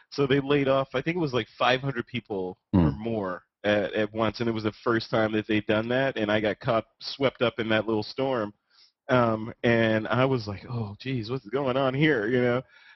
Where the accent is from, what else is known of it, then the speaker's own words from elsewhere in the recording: Chicago, Illinois, United States; So I'm a Midwestern boy, right? So I'm out of Chicago initially. That's where I was coming from. So I'm from the Midwest, which, you know, was boring, you know, in a lot of ways.